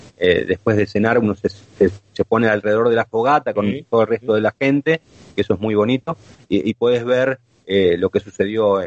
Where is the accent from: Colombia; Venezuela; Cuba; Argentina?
Argentina; nosotros no conocíamos, siendo argentinos, lo que eran las dunas de Fiambalá